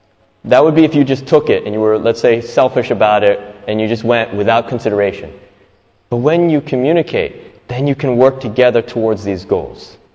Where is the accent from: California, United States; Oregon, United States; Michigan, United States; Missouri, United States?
California, United States; San Diego; now in Bali, Indonesia; I've been here in Bali for about 15 years. Before that, I grew up in San Diego, California.